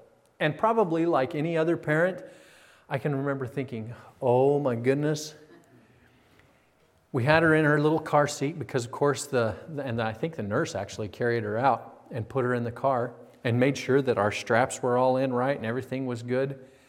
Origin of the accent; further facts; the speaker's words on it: Colorado, United States; I grew up in Colorado, you know that.